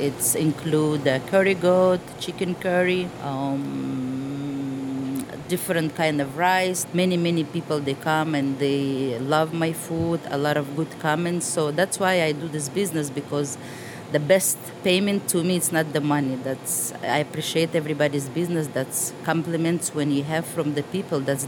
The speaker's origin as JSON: {"language": "English", "country": "Russia", "said": "and he's from Egypt and I'm from Russia."}